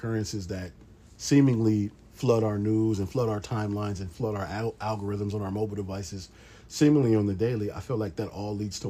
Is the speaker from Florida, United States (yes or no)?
no; Long Beach, California, United States; I always shout out the city that I'm from. I'm from Long Beach. I'm from the East Side. It was pretty rough growing up.